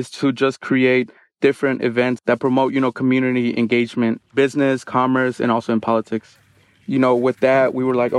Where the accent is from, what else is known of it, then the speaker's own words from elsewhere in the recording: Oakland, California, United States; I grew up in Oakland. And so to capture a moment like this, I love Black culture because I grew up around Black culture.